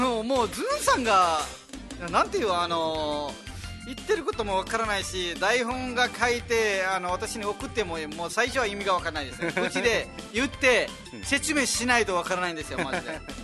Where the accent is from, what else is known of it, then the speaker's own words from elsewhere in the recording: Nepal; ネパールから来ました